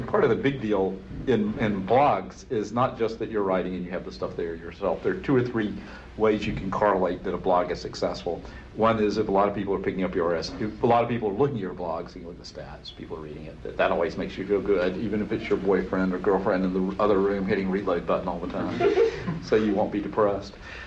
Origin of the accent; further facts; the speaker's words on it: Charlotte, North Carolina, United States; you know, I grew up in Charlotte